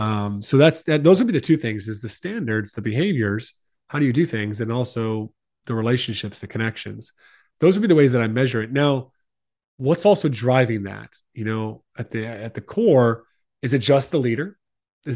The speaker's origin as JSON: {"language": "English", "country": "United States", "said": "that's not just an American concept here, you know, being the American here."}